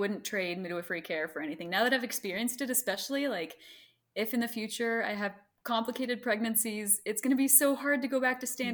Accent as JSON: {"language": "English", "town": "Greenville", "country": "United States", "tie": "born or raised there", "said": "So I grew up in Greenville. So my mom came up for a few days and helped us get everything set up."}